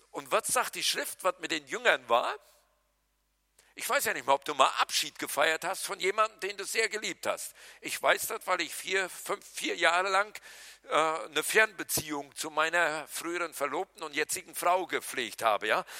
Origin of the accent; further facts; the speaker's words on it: Berlin, Germany; Ich bin ein echter Berliner. Ich kann permanent meckern.